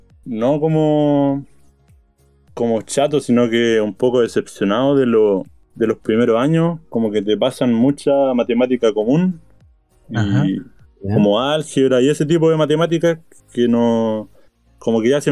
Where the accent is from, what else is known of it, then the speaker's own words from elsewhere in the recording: Santa Bárbara, Biobío, Chile; como estudié en Los Ángeles, yo soy de Santa Bárbara. Y estudié en Los Ángeles 4 años.